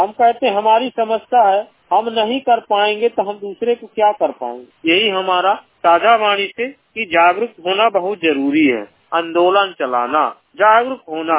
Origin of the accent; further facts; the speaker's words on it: Madhya Pradesh, India; बांधवगढ़ जिला उमरिया का निवासी